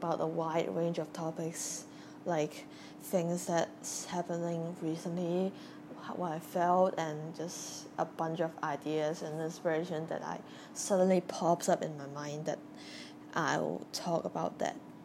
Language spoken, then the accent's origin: English; Hong Kong; And I grew up in Hong Kong